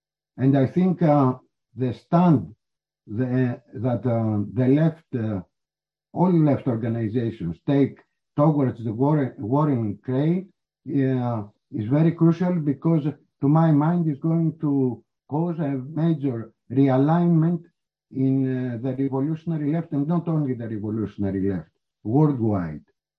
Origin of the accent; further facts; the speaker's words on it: Greece; from Greece.